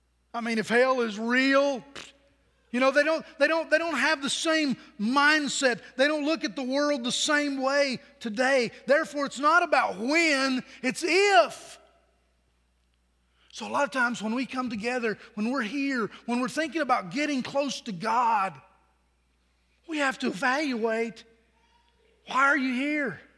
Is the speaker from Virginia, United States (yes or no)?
yes; Pennington Gap, Virginia, United States; I remember as a young person, I was raised on Kentucky Street in Pennington Gap, Virginia.